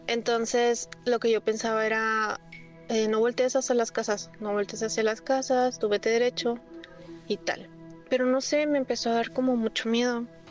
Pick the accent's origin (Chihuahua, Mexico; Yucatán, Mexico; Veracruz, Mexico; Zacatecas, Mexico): Chihuahua, Mexico; now in Wisconsin, United States; Soy nacida en Chihuahua, Chihuahua. Ahorita estoy viviendo actualmente en Wisconsin.